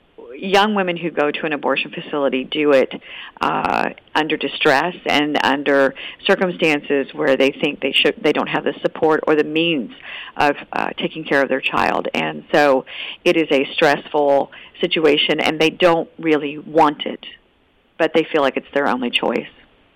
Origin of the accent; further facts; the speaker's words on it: Virginia, United States; I'm going to use my home state of Virginia as an example.